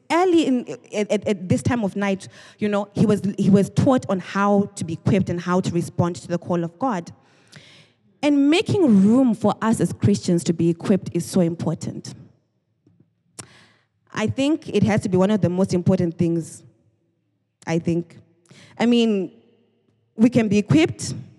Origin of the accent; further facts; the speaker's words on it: Zimbabwe; first language Shona; English is a second language; When I was growing up, you know, I grew up in Africa. And my language that I grew up talking is called, it's a language called Shona.